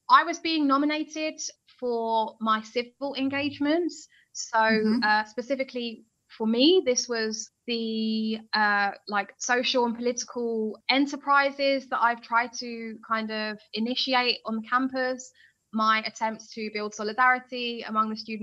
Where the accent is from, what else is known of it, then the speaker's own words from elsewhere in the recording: London, United Kingdom; also born or lived in New York, United States / Madrid, Spain; I'm from London, which is a huge, huge metropolitan city. And I've also lived in New York for a while, in a city, New York, and in Madrid.